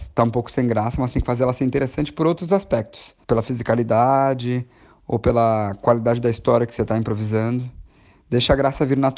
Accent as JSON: {"language": "Portuguese", "region": "Rio Grande do Sul", "country": "Brazil", "moved": "yes", "said": "Eu saí do Rio Grande do Sul para estudar música em São Paulo."}